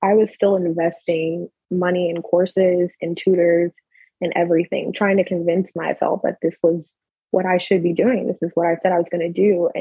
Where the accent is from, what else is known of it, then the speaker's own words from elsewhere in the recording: Texas, United States; now in Alaska, United States; I was born and raised in Texas.